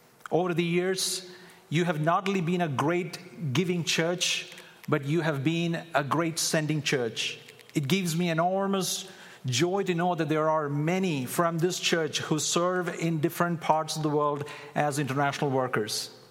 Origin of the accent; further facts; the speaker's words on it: Kuwait; also born or lived in Kerala, India / North India / Toronto, Canada; now in Calgary, Canada; we have lived and ministered in different countries, and we feel at home everywhere. I was born in Kerala, India, raised in Kuwait.